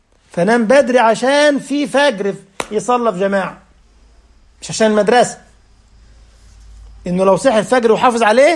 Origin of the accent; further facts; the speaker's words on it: Egypt; يعني عندنا في مصر زبادي